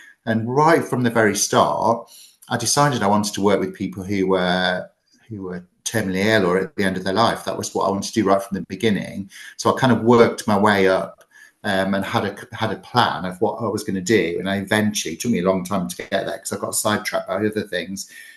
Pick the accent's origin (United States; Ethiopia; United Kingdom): United Kingdom; England; now in London, United Kingdom; I came from the Midlands